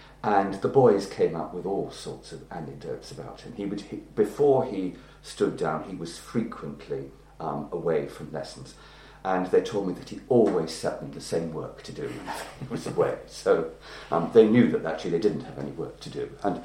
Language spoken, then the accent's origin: English; London, United Kingdom; As I explained, I was brought up in London.